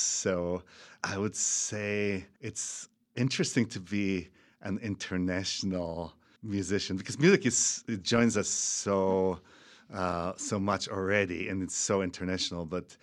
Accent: Poland; moved away as an adult; also born or lived in Bulgaria; I grew up in Poland. I actually was not born in Poland, but my dad was Polish, my mom was Bulgarian. So I was born in Bulgaria, and then 3 years later, my parents moved to Poland.

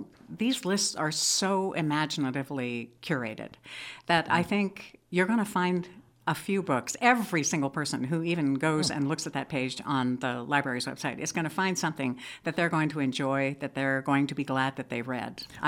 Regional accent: Alaska, United States; And if that isn't apropos to a kid growing up in Alaska, I don't know what is.

